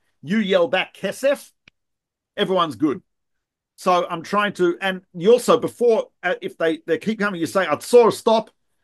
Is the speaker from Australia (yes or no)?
yes; Australia; My wife's from Philadelphia, I'm from Australia.